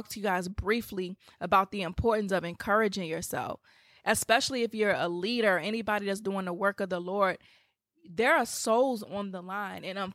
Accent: Washington, District of Columbia, United States; So come to DC. I would love to meet you guys in my hometown.

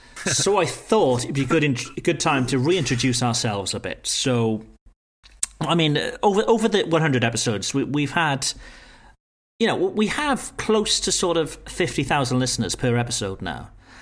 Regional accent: United Kingdom; now in France; I'm a Brit, but I now live in France

